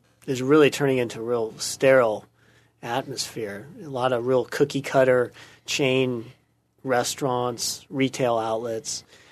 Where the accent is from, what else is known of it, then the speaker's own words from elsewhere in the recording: Santa Rosa, California, United States; I was born and raised here in Santa Rosa, and I went to Montgomery High School, went down to Southern California, went to USC, to the business school